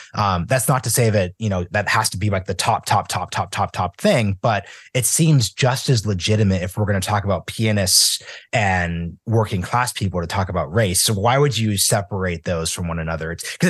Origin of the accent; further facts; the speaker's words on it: Oregon, United States; moved away; Like I'm from Oregon, you know, it's a super white state. So I could just say, like, when I moved to the East Coast